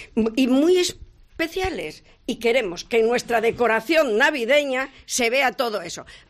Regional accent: Asturias, Spain; que se vea cómo somos los asturianos

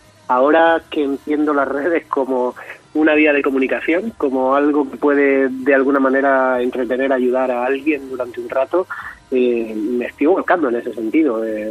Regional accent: Region of Murcia, Spain; Intentando sobre todo hacer recetas de mi tierra, de Murcia, que me encanta

